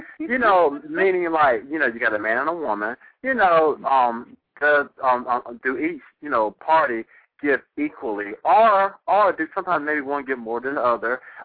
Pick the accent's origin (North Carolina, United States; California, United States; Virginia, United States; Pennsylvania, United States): North Carolina, United States; now in New York, United States; y'all know that I'm really from North Carolina. We didn't really get snow like that.